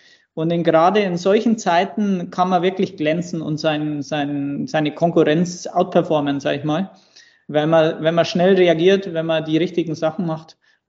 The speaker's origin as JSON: {"language": "German", "region": "Bavaria", "country": "Germany"}